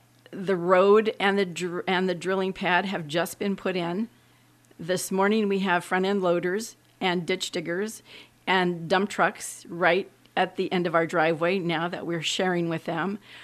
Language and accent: English; Ninilchik, Alaska, United States; when I was growing up in Inilchik, they drilled the first oil well.